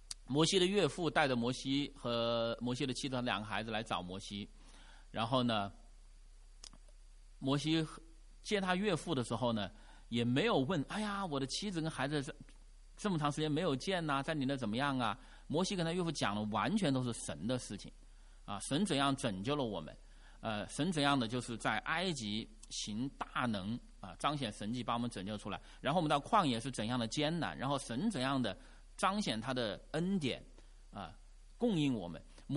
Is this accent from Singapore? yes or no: no; China; 你像我们中国人华人以前我们也有名然后有字啊